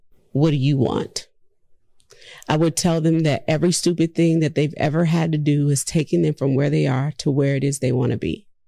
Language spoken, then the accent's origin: English; New Orleans, Louisiana, United States; I'm from New Orleans. I'm a New Orleans girl through and through.